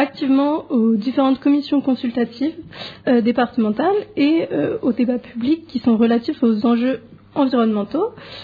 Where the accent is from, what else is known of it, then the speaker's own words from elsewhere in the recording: Île-de-France, France; Et je viens de région parisienne.